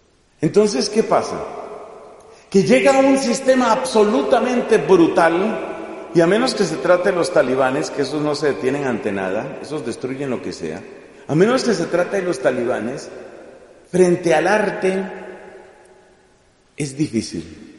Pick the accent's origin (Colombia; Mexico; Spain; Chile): Colombia; como colombiano y como deudor de la cultura cristiana y occidental, pues de los 51 años de vida que tengo